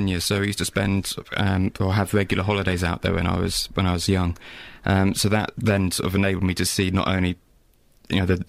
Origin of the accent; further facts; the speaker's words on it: South West England, United Kingdom; So I grew up in Cornwall, surrounded by dairy farmers.